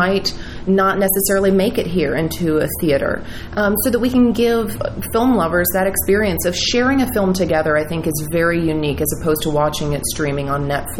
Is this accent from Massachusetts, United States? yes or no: no; Prospect, Kentucky, United States; Well, I grew up in Oldham County Prospect. I always say Oldham County Prospect because it's a little bit more rural out there. I grew up right on the river